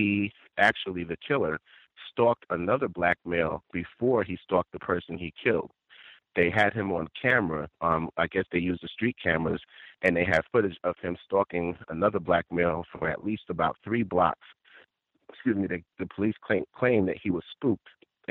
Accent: New York, United States; I'm from New York. I actually work in New York every day.

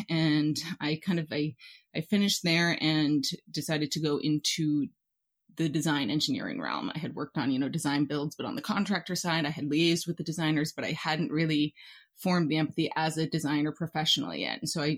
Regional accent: Alaska, United States; growing up in Alaska, which is a relatively young state, relatively young cities, and then comparing it to the Northeast, a city like New York, or even Europe

